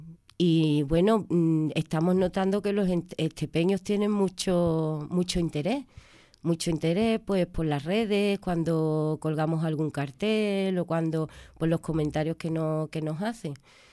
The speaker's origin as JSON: {"language": "Spanish", "region": "Andalusia", "country": "Spain", "accent": "Andalusian", "said": "Y bueno, tú sabes, yo defiendo mucho el andaluz. Yo soy actriz andaluza. Y a no ser que me pidan otra cosa, lo que yo voy a hablar siempre es mi andaluz."}